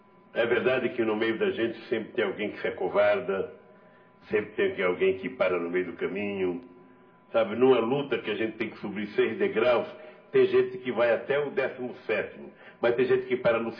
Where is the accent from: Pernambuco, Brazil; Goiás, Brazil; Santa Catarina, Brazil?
Pernambuco, Brazil; moved away; quando eu vim de Pernambuco, meu pai tinha duas mulheres.